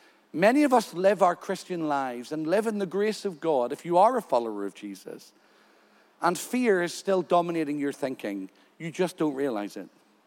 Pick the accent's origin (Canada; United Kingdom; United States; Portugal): United Kingdom; I said, I'm from Great Britain. We don't go on lakes in winter.